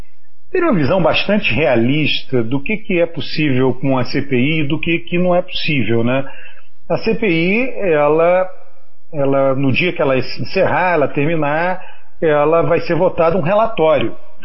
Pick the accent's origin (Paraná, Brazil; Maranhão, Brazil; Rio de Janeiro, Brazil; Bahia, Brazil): Rio de Janeiro, Brazil; moved away as an adult; now in São Paulo, Brazil; me mudei para São Paulo faz uns 15 anos, mas nos anos 90, né, eu fui criado no Rio.